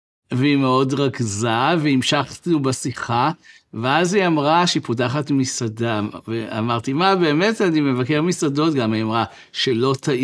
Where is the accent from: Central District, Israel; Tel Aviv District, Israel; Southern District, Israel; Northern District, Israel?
Central District, Israel; אני בא ממושב, בעמק חפר, משנות ה-60, מושב שחגדתי עם חברה מאצ'ואית, הומופובית.